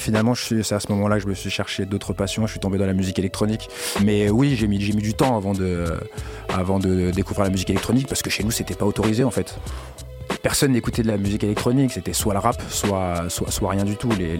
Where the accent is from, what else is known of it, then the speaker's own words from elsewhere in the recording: Garges-lès-Gonesse, Île-de-France, France; Alors moi, j'ai grandi à Garges-lès-Gonesse dans les années 90, donc dans un milieu bien caïra, on va dire ce qui est.